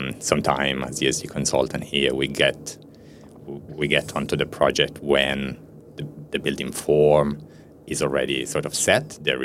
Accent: Ticino, Switzerland; first language Italian; English is a second language; My family's from Italy, but I was born and raised in Switzerland. In the Italian part of Switzerland.

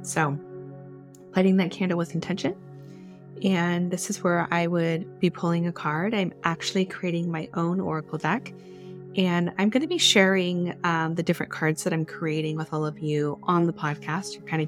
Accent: San Diego, California, United States; But I grew up here in San Diego. I did not want to leave San Diego

